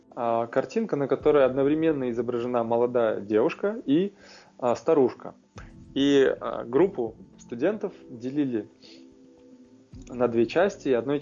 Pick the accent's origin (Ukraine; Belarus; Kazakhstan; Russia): Belarus; Minsk; Я сам из Минска родом, в одном из спальных районов. Малиновке я жил